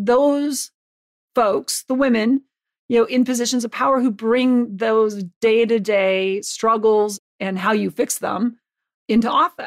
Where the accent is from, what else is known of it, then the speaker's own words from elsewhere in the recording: Butte, Montana, United States; I grew up in Butte, Montana in a state that has, you know, 7 reservations